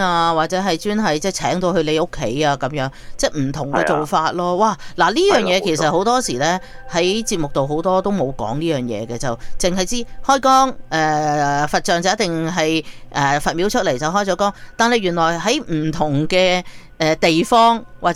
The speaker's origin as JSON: {"language": "Cantonese", "country": "China", "said": "我哋講翻自己中國啦。我哋中國人好興請啲咩土地啊"}